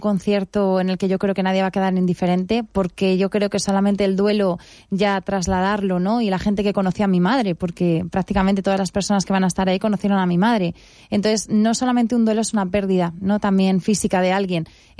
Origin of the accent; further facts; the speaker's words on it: Valencia, Valencian Community, Spain; cuando ya llega el concierto y lo doy en mi tierra natal, en un castillo precioso, allí en Valencia